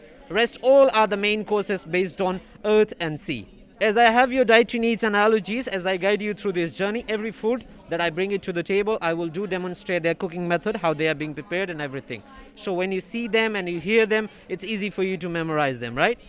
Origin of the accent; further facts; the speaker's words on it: India; I'm from India